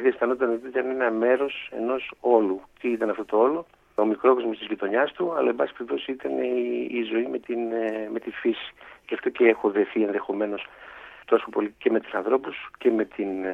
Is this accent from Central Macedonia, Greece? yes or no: yes; Triandria, Central Macedonia, Greece; Ναι, εγώ γεννήθηκα και μεγάλωσα στη Λαοκρατική Δημοκρατία της Τριανδρίας, έτσι που την αναφέρω και μέσα.